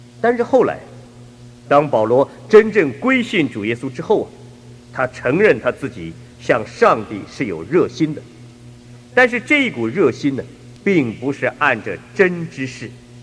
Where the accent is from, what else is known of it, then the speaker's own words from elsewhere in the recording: China; 这也和我们中国人传统思想是很像的